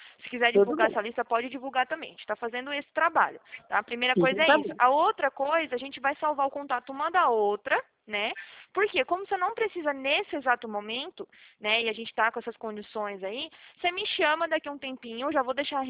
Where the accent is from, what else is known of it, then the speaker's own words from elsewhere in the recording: Prudentópolis, Paraná, Brazil; born there; now in Atibaia, Brazil; Eu nasci aí no Sul, eu nasci em Prudentópolis, aí não é muito longe, mas eu trabalho aqui em São Paulo, eu fico no interior de São Paulo